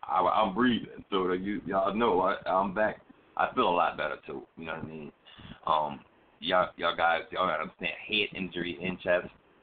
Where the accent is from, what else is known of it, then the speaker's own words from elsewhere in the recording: Philadelphia, Pennsylvania, United States; born there; I always represent Queens to the fullest, as well as Southwest Philadelphia. I was born in Southwest